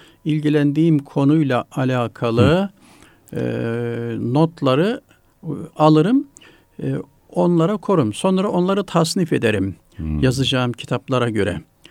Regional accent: Tokat, Turkey; kendi memleketim olan Tokat'la ilgili defterleri bildiğim kadarıyla bir kısmı yayınlandı

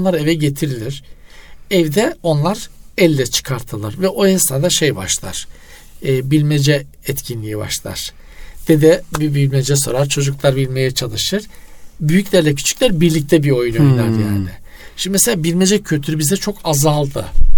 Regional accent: Black Sea Region, Turkey; Bizde bizim Karadeniz'de öyle dedeler, torunlar öyle çok şey etmez yani.

